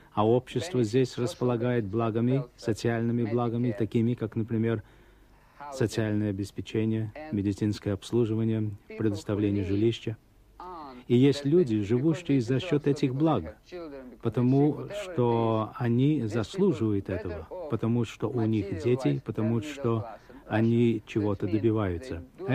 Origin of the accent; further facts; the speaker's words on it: Russia; Россию? Да, мы из России.